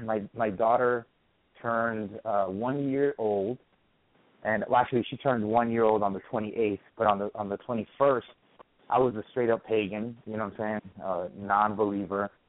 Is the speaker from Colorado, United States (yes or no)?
no; Miami, Florida, United States; now in Columbus, United States; I am from Miami, Florida, but I live in Columbus, Georgia.